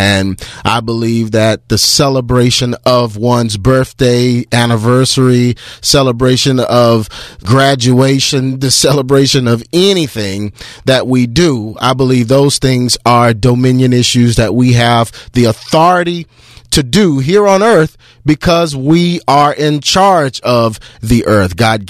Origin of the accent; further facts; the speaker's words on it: United States; Just growing up in America, I can remember and I can think back to the warm, fuzzy times of the holiday season